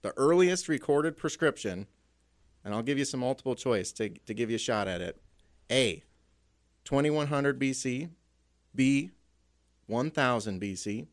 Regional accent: Wahpeton, North Dakota, United States; So I grew up in Wahpeton here, and when I was leaving high school, I really wanted to, move somewhere else.

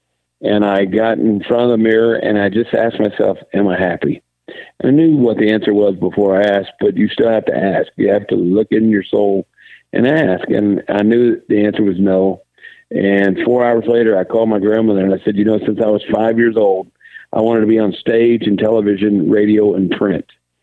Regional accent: Blue Mound, Texas, United States; I was born and raised in Blue Mound. I'm a fifth-generation Texan, so my family's actually been in Texas on my dad's side

